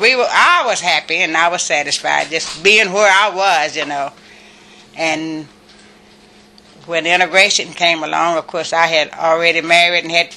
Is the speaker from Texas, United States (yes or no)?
yes; Georgetown, Texas, United States; I was born and raised here in Georgetown, in the Berry Creek area.